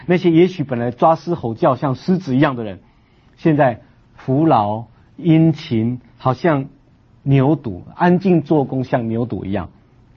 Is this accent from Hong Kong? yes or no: no; Taiwan; 我们台湾话这样讲